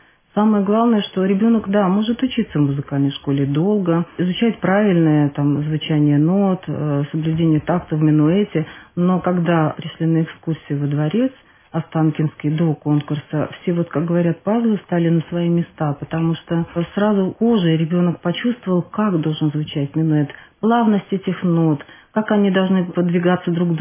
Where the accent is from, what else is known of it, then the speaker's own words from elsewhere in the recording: Minsk, Belarus; мы из Минска, и увидев в Беларуси по интернету объявление о проведении данного конкурса